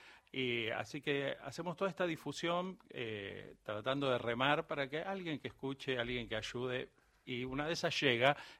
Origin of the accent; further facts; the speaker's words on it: Argentina; obviamente somos argentinos, somos Argentina